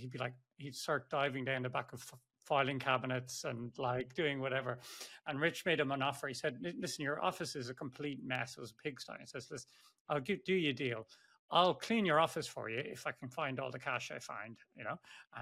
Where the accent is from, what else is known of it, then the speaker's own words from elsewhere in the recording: Ireland; As an Irish guy, I can appreciate that.